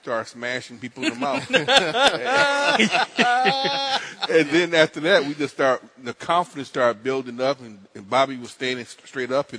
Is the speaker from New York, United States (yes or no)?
yes; Buffalo, New York, United States; I'm from the Buffalo area in New York there.